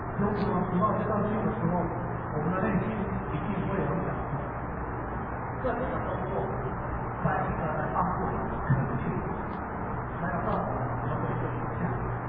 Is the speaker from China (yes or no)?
no; Taiwan; 你会感受到我们台湾人中文的台语